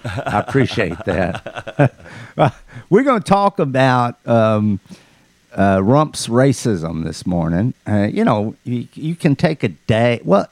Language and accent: English; New York, United States; forget about it. … I'm from New York.